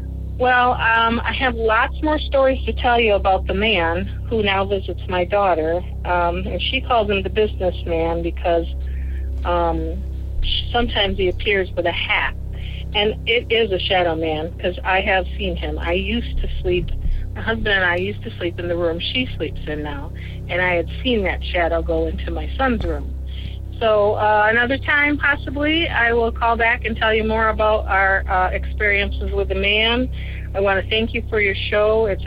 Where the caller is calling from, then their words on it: Michigan, United States; I'm a first-time caller, and I'm a big fan, and I'm calling from Michigan.